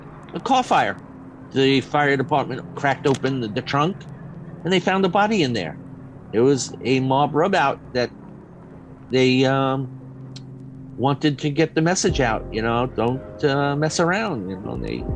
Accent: Brooklyn, New York, United States; I grew up in Brooklyn. I went to college in New York City.

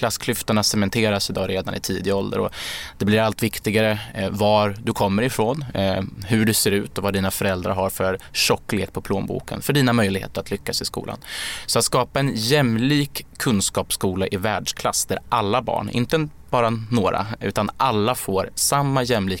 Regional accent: Sweden; Alltså glappet mellan det vi säger här i Stockholm och den verklighet som många ute i bruksorten där jag kommer ifrån upplever.

